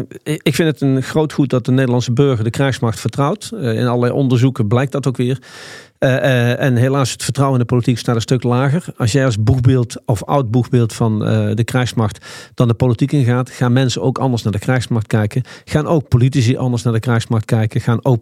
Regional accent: Nijmegen, Gelderland, Netherlands; Ik bedoel, ik kom uit Nijmegen. Daar is een deel van het centrum ook plat gebombardeerd.

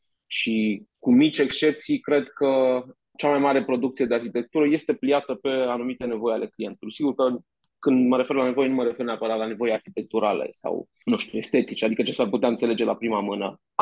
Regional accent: Cluj-Napoca, Cluj County, Romania; Până la urmă, noi suntem din Cluj, am ajuns absolut aleatoriu în Hunedoara cumva

